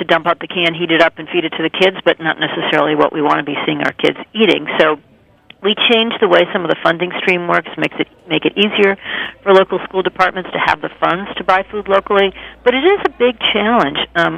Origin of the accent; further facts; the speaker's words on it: Minnesota, United States; Interestingly, I grew up in Minnesota, and my grandparents were all Scandinavian immigrants, so I somehow had it in my blood.